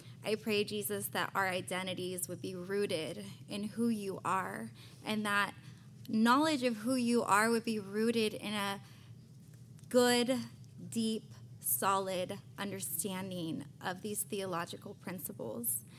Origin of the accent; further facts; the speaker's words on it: California, United States; because I'm from Northern California.